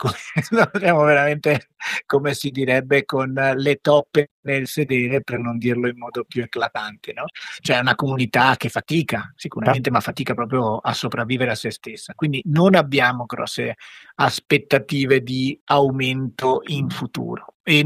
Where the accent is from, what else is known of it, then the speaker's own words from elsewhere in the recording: Venice, Veneto, Italy; da veneziano vedo il parallelismo con le piccole isole della Laguna di Venezia